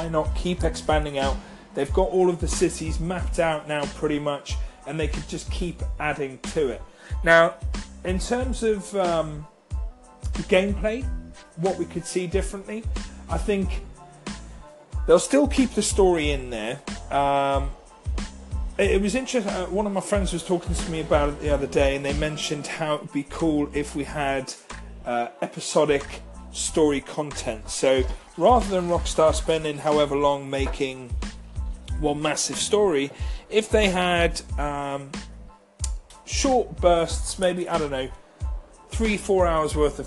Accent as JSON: {"language": "English", "country": "United Kingdom", "said": "I am a British citizen and I cannot call any of my friends to join me in my podcast because I'm living here in the UK."}